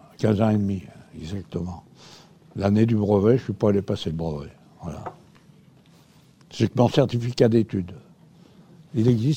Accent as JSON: {"language": "French", "region": "Auvergne-Rhône-Alpes", "country": "France", "said": "Bah, je suis du Vercors, je ne l'ai pas choisi. Villarzan, c'est dans le Vercors."}